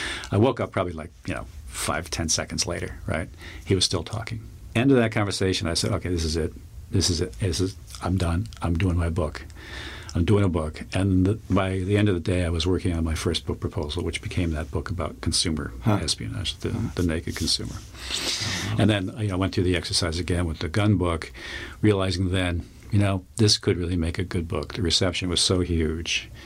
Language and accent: English; Long Island, New York, United States; And I grew up on Long Island. I was a hurricane junkie.